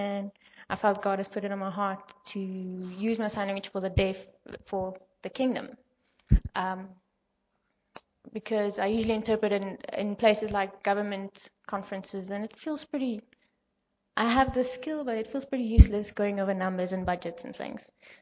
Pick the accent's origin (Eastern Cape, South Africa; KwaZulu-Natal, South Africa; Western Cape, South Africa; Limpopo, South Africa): Western Cape, South Africa; Cape Town; I came from Cape Town, and I'm studying further to be an interpreter now during my postgrad